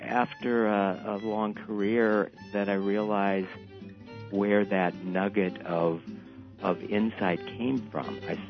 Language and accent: English; South Dakota, United States; The three of us kids … growing up in South Dakota